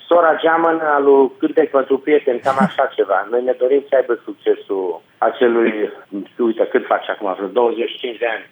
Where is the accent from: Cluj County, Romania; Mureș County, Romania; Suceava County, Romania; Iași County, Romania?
Cluj County, Romania; Cluj-Napoca; Toți sunt din București, doar eu și Leluț suntem din Cluj.